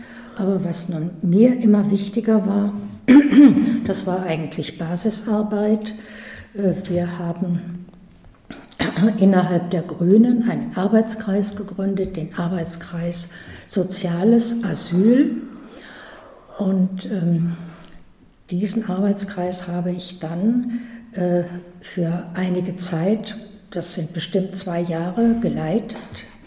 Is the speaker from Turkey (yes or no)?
no; Stolberg, Germany; bin aus Stolberg und bin seit 1966 in Stolberg.